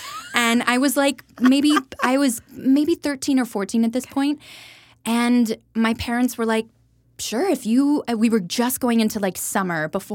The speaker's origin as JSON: {"language": "English", "town": "Orlando", "region": "Florida", "country": "United States", "tie": "born or raised there", "said": "I grew up outside of Orlando, Florida, and I just was like driven from and focused at a really young age."}